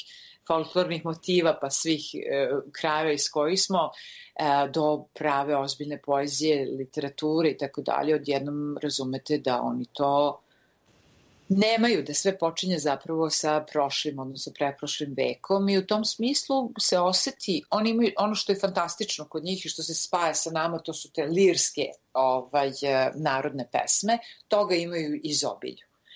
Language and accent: Serbian; Serbia; moved away as an adult; now in Sweden; Ja sam iz Srbije i tadašnje Jugoslavije izašla da osvojim svet, normalno, kao svaka glumica.